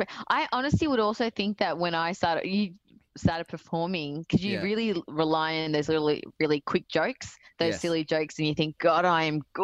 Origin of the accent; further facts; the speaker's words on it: Australia; we're all Australian South Asians. We're all from Indian and Sri Lankan backgrounds.